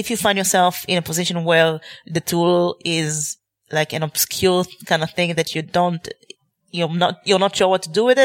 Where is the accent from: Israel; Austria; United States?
Israel; English is a second language; I do know, I'm from Israel